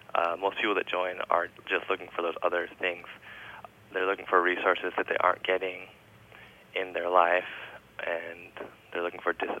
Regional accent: Seattle, Washington, United States; born there; now in Los Angeles, United States; I was born in Seattle. I protested the WTO, and I protested the DNC when I moved to LA.

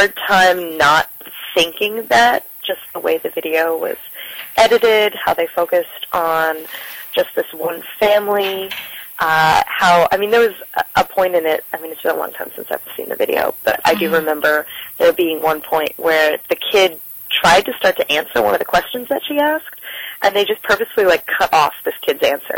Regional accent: Kentucky, United States; especially where I grew up in Bible Belt Kentucky.

